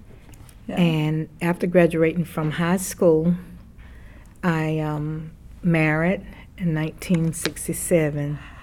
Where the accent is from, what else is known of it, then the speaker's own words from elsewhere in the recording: Davidson, North Carolina, United States; And I was raised in Braley's. It's called Braley's Alley now. Mm-hmm. It used to be the alley.